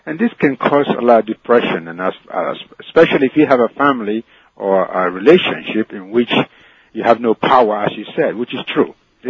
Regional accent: Lagos, Nigeria; moved away; when I was growing up in Nigeria and Lagos as a young boy before I came to this country

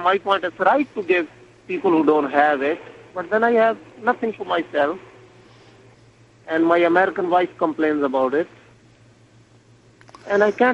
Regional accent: Pakistan; I'm from Pakistan. … I have a different belief system and value, ethics

